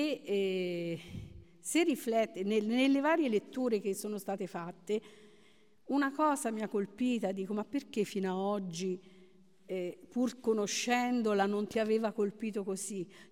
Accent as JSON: {"language": "Italian", "region": "Calabria", "country": "Italy", "tie": "born or raised there", "said": "Io sono calabrese, vivevo in un paese un po' dell'entroterra, però dal terrazzo di casa mia si vedeva il mare, il Tirreno, e subito dopo anche a fianco la montagna."}